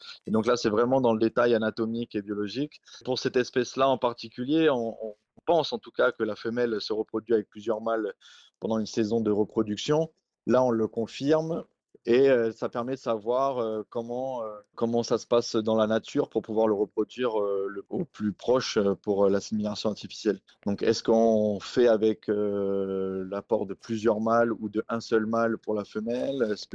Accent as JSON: {"language": "French", "country": "New Caledonia", "tie": "born or raised there", "said": "moi je suis né et j'ai grandi en Nouvelle-Calédonie, donc j'ai fait toutes mes études."}